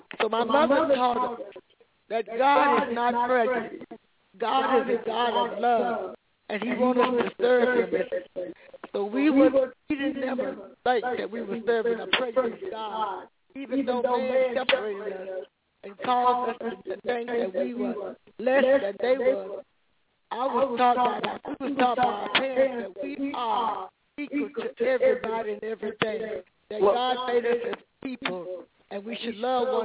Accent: Mississippi, United States; Well, growing up in the South is something that you have to really deal with, because first of all, you have to deal with the weather.

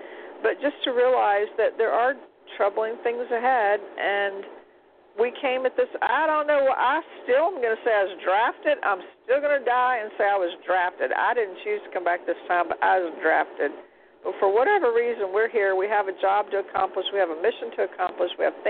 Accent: Louisiana, United States; I'm from Louisiana. We always had candles.

